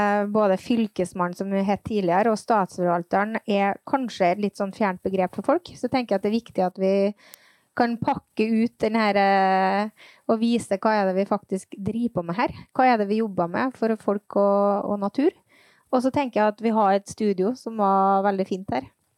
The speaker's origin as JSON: {"language": "Norwegian", "town": "Valsøfjorden", "region": "Trøndelag", "country": "Norway", "moved": "as an adult", "lives_now": "Molde, Norway", "said": "Ja, jeg kommer fra Valsøfjorden og har bodd i Molde siden 1994."}